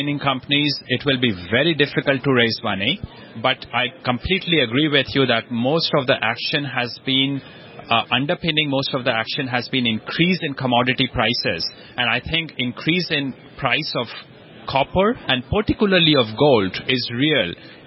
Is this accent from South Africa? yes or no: no; India; So I grew up in India